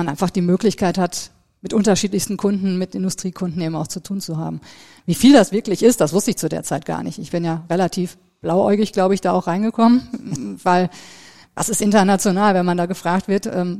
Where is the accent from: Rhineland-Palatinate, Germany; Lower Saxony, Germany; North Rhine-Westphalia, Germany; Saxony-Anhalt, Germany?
North Rhine-Westphalia, Germany; Bonn; Grundschule, noch im Bonner Raum. Ich bin in Bonn geboren und dort auch zur Schule gegangen, dort aufgewachsen. Danach ins Gymnasium in Bonn